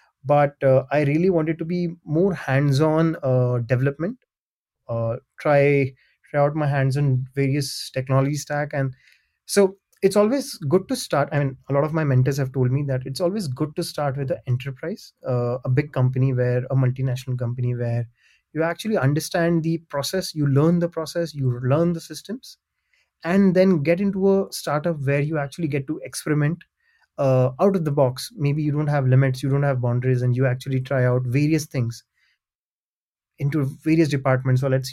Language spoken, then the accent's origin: English; Mumbai, Maharashtra, India; I think it's a very simple thing about me that I am from Mumbai, India.